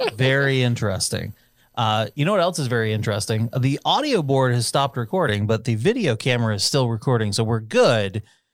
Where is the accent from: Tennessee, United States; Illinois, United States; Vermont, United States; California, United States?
Vermont, United States; moved away; My home state of Vermont, it's balloons too. Jesus Christ. I'm glad I left there.